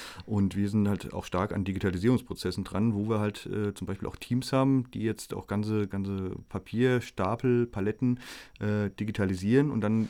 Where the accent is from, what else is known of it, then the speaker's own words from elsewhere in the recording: Mainz, Rhineland-Palatinate, Germany; ich komme aus Mainz